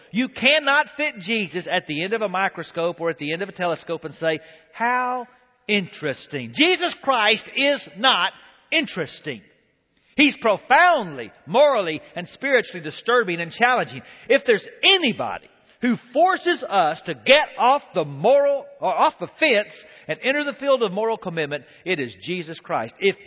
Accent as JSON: {"language": "English", "town": "Andrews", "region": "Texas", "country": "United States", "tie": "born or raised there", "said": "\"And Mr. President, I was raised in Andrews, Texas.\""}